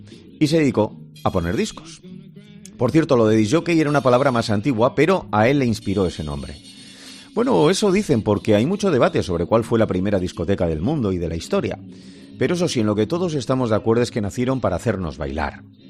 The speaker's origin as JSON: {"language": "Spanish", "town": "Bilbao", "region": "Basque Country", "country": "Spain", "said": "en mi tierra, en Bilbao, hubo uno tremendo"}